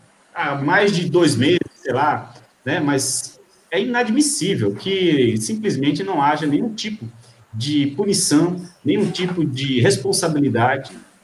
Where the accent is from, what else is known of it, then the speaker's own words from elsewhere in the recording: Recife, Pernambuco, Brazil; todo o pessoal de Olinda, do Recife, minha terra querida que eu amo